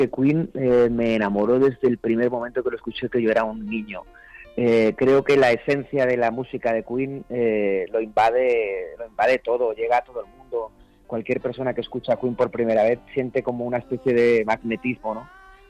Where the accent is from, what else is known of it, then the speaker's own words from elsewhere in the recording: Madrid, Community of Madrid, Spain; now in Alcorcón, Spain; yo soy de Madrid, yo vivo, resido en Alcorcón, mis padres son extremeños, emigrantes, y bueno, yo vivo aquí en Madrid de hace, bueno, toda la vida nací aquí.